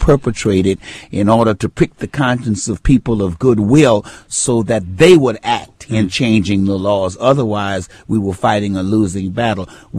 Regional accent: New Orleans, Louisiana, United States; And, of course, I am a Creole from New Orleans, Louisiana.

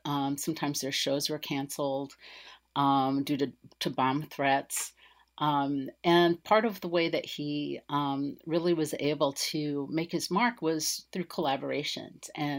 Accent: Nashville, Tennessee, United States; my own memories of growing up in Nashville

